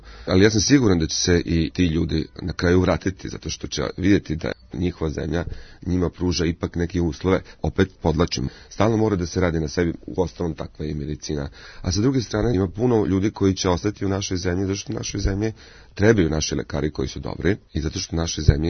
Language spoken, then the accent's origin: Serbian; Sombor, Vojvodina, Serbia; čak sam došao iz Sombora, nisam došao iz nekog velikog grada.